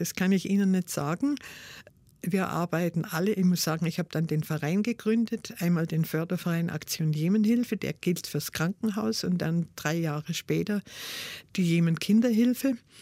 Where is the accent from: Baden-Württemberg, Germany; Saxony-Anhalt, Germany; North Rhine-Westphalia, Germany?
Baden-Württemberg, Germany; Ulm; also born or lived in Mannheim; Ja, ich war verschüttet in Ulm. Das war prägend.